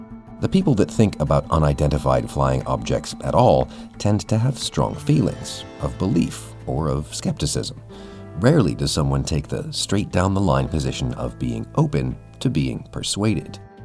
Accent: East Coast, United States; I grew up on America's East Coast, but the first job I got after college was out west.

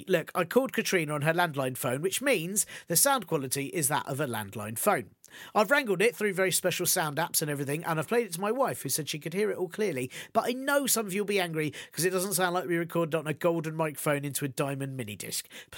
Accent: London, United Kingdom; Where I grew up in North London

